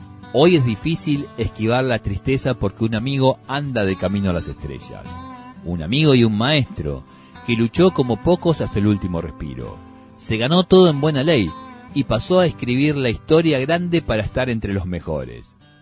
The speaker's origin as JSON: {"language": "Spanish", "town": "Basavilbaso", "region": "Entre Ríos", "country": "Argentina", "said": "yo soy de Basavilbaso, Entre Ríos, donde la gente aprendió a pasar por encima de la frustración sobre las carruzas de los carnavales."}